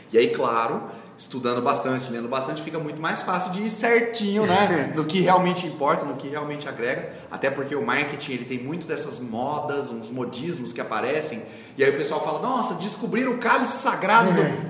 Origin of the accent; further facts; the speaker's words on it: Campo Grande, Mato Grosso do Sul, Brazil; sou nascido e criado em Campo Grande, Mato Grosso do Sul. Né? Morei aqui minha vida toda. Um breve período eu morei nos Estados Unidos. Ali por volta dos 16, 17 anos eu fiz um intercâmbio, mas não fiquei nem um ano fora daqui.